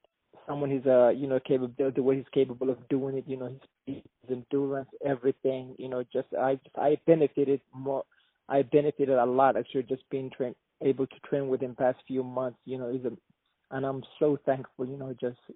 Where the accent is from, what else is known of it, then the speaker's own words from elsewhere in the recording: Somalia; because we're from Somalia. I'm from the same. We're from the same region